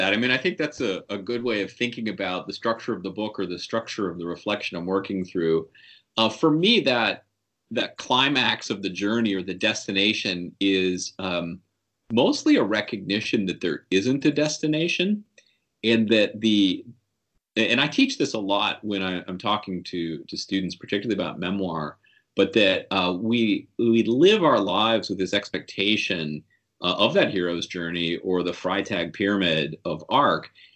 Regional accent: Appalachia, United States; both understanding myself as an Appalachian

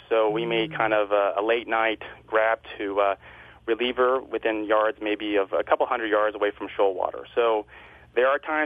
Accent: Rochester, New York, United States; Believe it or not, I grew up in Rochester, New York, and I went to school in Buffalo, University of Buffalo.

